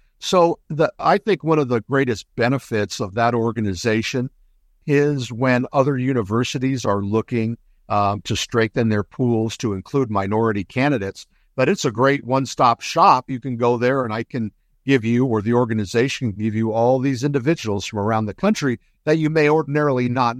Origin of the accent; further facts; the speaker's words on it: New York, United States; born there; my folks are from New York. I was born in New York.